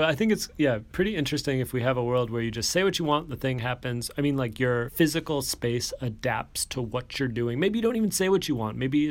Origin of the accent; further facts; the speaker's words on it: Midwest, United States; I mean, I'm from the Midwest, and I know that a lot of this technology stuff is totally unexciting